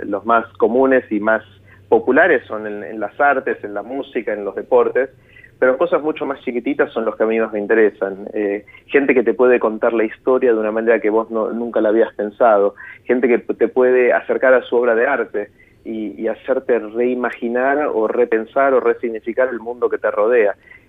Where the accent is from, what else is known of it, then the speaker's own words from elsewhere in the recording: Argentina; yo soy argentino